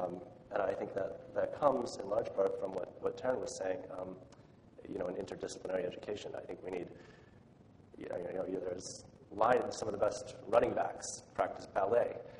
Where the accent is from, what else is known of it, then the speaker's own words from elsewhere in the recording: Ithaca, New York, United States; I'm from Ithaca, so, you know, it's the home of Cornell University